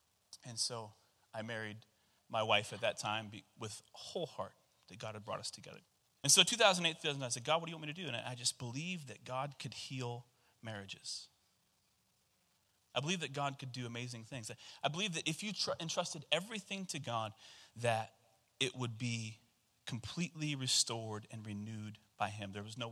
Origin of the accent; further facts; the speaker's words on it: Excelsior Springs, Missouri, United States; we ended up moving back to Excelsior Springs, my hometown, which honestly I wasn't too excited about.